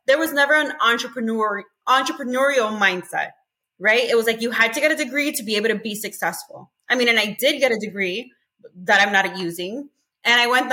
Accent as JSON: {"language": "English", "town": "Miami", "region": "Florida", "country": "United States", "tie": "born or raised there", "said": "I grew up in Miami, so I've been surrounded by the Latin culture. My parents are Cuban. My parents are Cuban immigrants."}